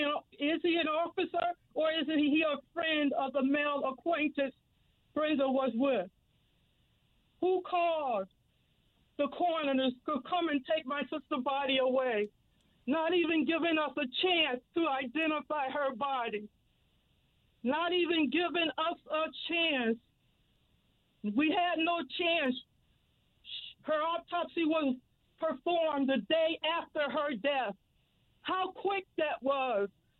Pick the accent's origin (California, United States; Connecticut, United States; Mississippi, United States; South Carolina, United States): Connecticut, United States; Bridgeport; I had pride just because I was born and raised in Bridgeport, born in Bridgeport Hospital. I was proud to tell people that.